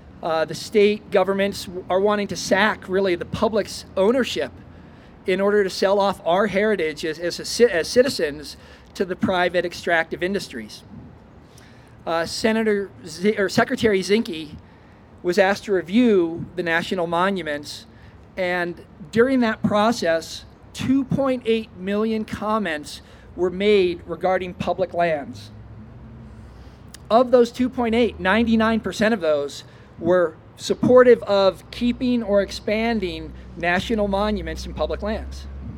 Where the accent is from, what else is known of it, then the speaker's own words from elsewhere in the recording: Missouri, United States; moved away as an adult; also born or lived in East Coast / Colorado; I grew up in Missouri hunting and fishing, spent about 10 years on the East Coast, worked in finance for a little bit, and then moved out to Colorado in 1989